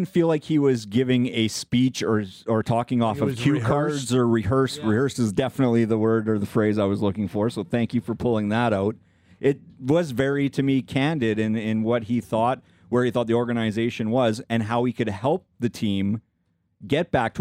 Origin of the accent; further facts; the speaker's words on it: Toronto, Ontario, Canada; I grew up in the Toronto media market.